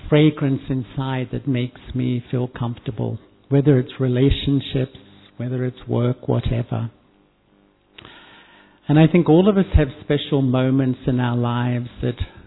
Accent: Melbourne, Victoria, Australia; I grew up in Melbourne and I was very involved in many social movements.

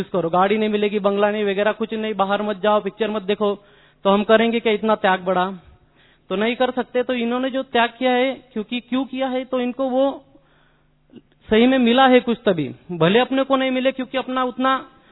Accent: Pune, Maharashtra, India; मैं पुणे से बिलोंग करता हूं तो उधर भी देखा है कि इतना प्यार से

